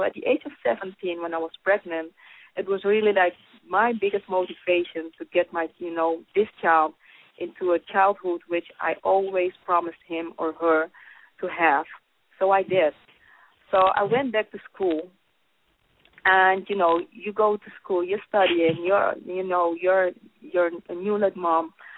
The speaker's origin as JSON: {"language": "English", "country": "Netherlands", "tie": "born or raised there", "said": "I'm grateful that I grew up in the Netherlands"}